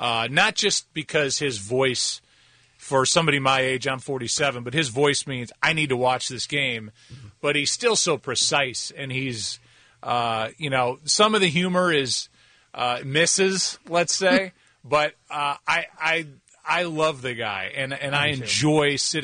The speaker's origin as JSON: {"language": "English", "town": "St. Louis", "region": "Missouri", "country": "United States", "said": "I come from St. Louis, which is a huge soccer town"}